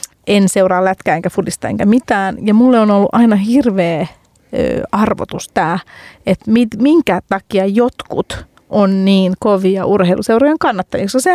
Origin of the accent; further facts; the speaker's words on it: Helsinki, Uusimaa, Finland; Ja mä oon itse Helsingistä